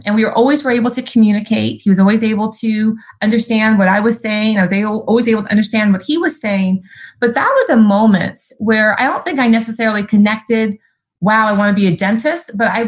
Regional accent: California, United States; but I grew up in Southern California, Scott.

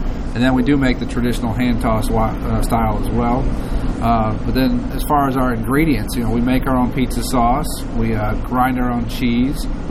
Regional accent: Michigan, United States; Correct. Yeah, we were born and raised in Michigan.

